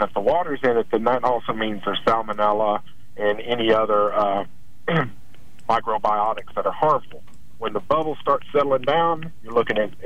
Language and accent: English; Sims, United States; There's a place in my hometown of Sims called the Hickory Pit